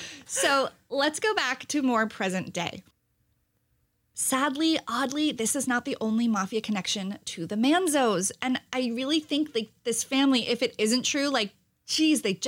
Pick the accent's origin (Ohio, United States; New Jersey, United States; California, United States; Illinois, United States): New Jersey, United States; I'm half Italian and I'm from New Jersey.